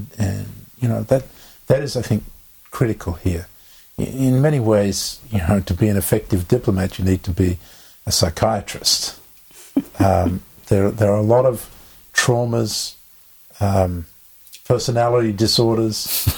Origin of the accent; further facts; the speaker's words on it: United States; in the Jewish community, and I experienced this as an American Jew, it was a very hard experience for me.